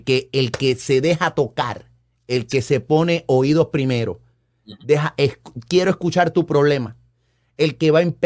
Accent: Río Piedras, Puerto Rico; Específicamente, yo quiero hablar por Río Piedra, que es mi pueblo amado.

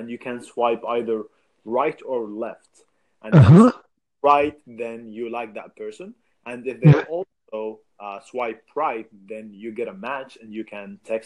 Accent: Saudi Arabia; So I'm from Saudi.

